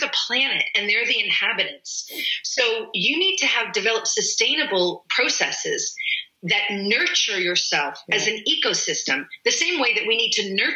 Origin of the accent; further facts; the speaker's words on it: United States; So first of all, so I say kefir, sorry, because I'm American.